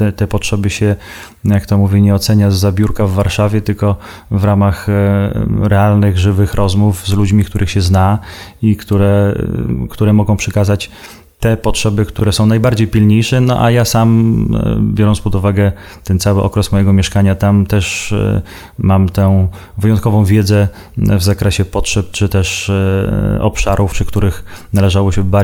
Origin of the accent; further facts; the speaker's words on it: Lviv, Lviv Oblast, Ukraine; bo we Lwowie się urodziłem tam.